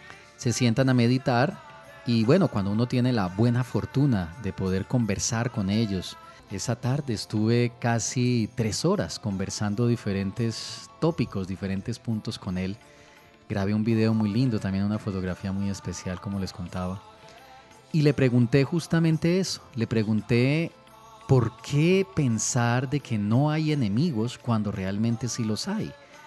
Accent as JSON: {"language": "Spanish", "country": "Colombia", "said": "como buenos colombianos o como buenos occidentales que somos"}